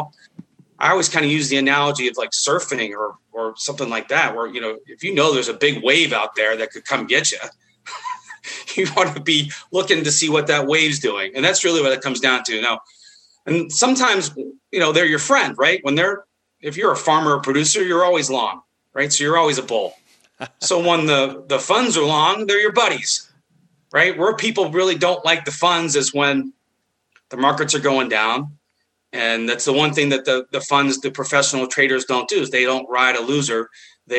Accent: Pittsburgh, Pennsylvania, United States; And so I grew up in Pittsburgh, Western Pennsylvania.

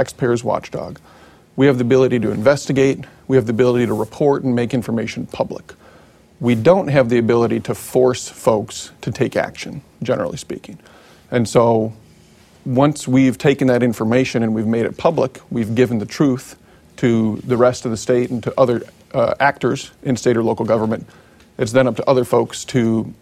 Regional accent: Decorah, Iowa, United States; People who know small town Iowa, I mean, when I grew up in Decorah, the feeling of a business closing down hurts.

